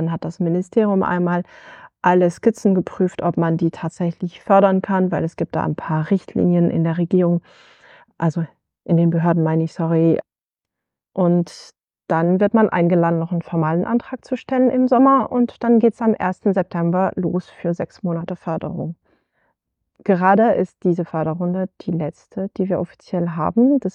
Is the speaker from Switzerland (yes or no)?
no; France; moved away as an adult; now in Germany; Ich komme eigentlich aus Frankreich, habe da Literatur studiert und bin dann nach Deutschland gezogen